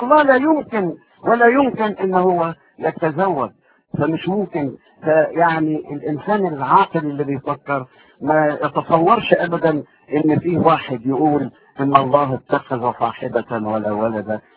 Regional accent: Egypt; أنا ابن مصر

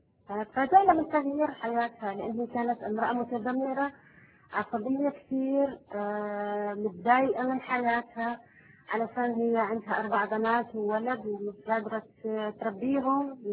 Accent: Iraq; وإحنا من العراق أصلنا، من جنب العراق.

